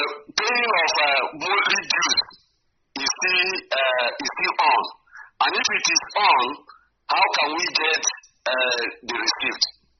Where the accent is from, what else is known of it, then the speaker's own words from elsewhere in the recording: Uguta, Imo, Nigeria; now in Indiana, United States; I'm from Uguta, Imo State, Biafra land.